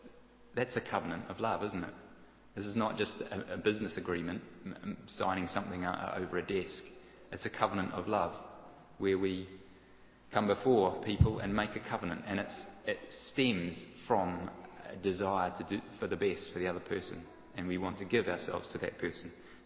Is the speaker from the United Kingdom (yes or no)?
no; New Zealand; I'm from New Zealand, for those of you who haven't picked up the accent.